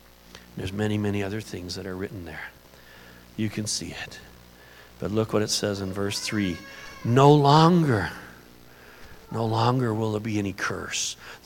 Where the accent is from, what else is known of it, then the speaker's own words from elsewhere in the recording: Detroit, Michigan, United States; I grew up in Detroit, like a rod was like a friend